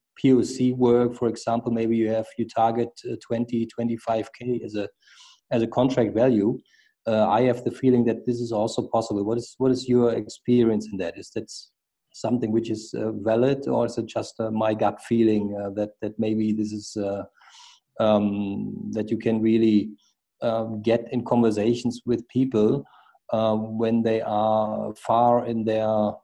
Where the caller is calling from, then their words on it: Germany; I'm dialing from Germany, far away from your place.